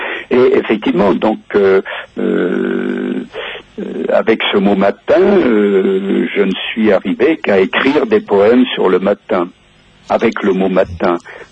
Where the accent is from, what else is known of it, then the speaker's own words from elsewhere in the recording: Pays de la Loire, France; accent: Poitevin patois; je retrouvais mon patois vendéen, mon patois poitevin plus exactement